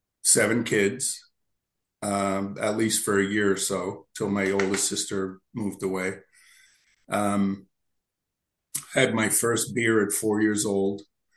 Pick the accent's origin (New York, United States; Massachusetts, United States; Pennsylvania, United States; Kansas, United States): Pennsylvania, United States; Berwick; also born or lived in Lancaster; 1966, Lancaster, Pennsylvania. We moved to my dad's hometown of Berwick about 3 months later. So I grew up in Berwick, Pennsylvania, a little s steel town. In, near the coal region in Pennsylvania, Susquehanna Valley. Roman Catholic kid, altar boy.